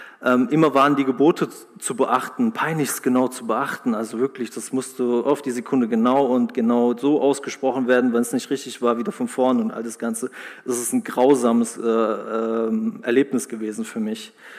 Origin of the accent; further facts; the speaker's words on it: Heidelberg, Baden-Württemberg, Germany; und ich bin in Heidelberg aufgewachsen, eine wundervolle Stadt.